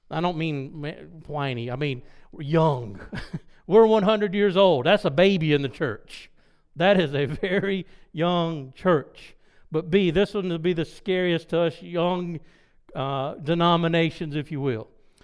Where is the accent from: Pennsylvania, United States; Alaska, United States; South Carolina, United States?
South Carolina, United States; I was ready to fight because I grew up in South Carolina. You couldn't swing a dead cat without hitting a Baptist.